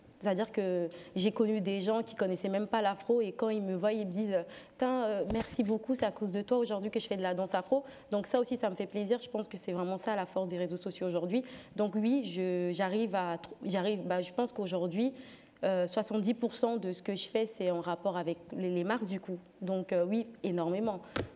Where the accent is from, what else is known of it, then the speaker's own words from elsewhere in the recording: Central African Republic; je rentre dans mon pays, du coup, je suis centrafricaine. Je rentre à Bangui